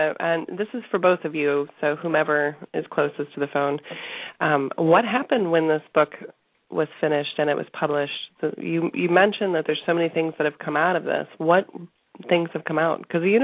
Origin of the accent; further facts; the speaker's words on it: Miami, Florida, United States; See, I grew up in Miami, so up here there's this this crazy concept.